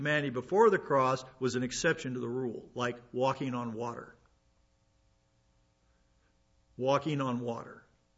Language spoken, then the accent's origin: English; South Dakota, United States; South Dakota, my home state, they banned all kinds of sex operations